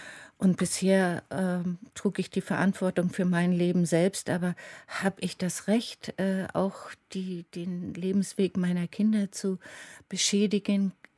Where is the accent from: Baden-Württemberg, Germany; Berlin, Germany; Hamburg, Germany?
Berlin, Germany; Ich war ja immerhin als Berlinerin und in Kreisen, die schon Stasi-Erfahrung hatten